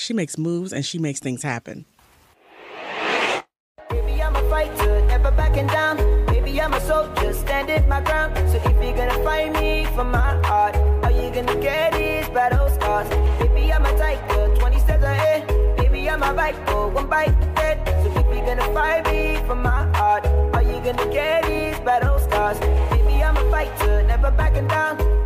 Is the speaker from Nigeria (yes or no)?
yes; Nigeria; we're like the perfect Nigerian couple, like the perfect Nigerian couple. But I don't think I'm Nigerian enough for him